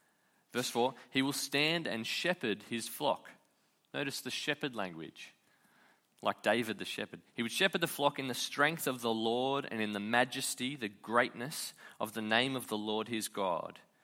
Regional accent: North Gosford, New South Wales, Australia; North Gosford, that's where I grew up. Let's rag on my hometown. So just a nothing town

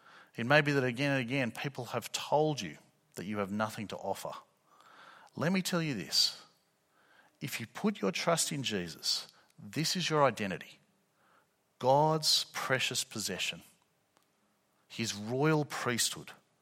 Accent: Australia; I may be an Australian, but I'm not first and foremost an Australian. I'm first and foremost a Christian.

